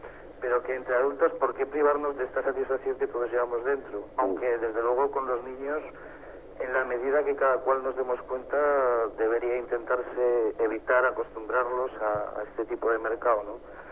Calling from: Huesca, Aragon, Spain; de Huesca.

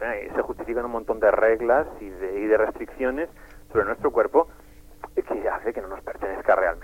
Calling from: Madrid, Community of Madrid, Spain; de Madrid.

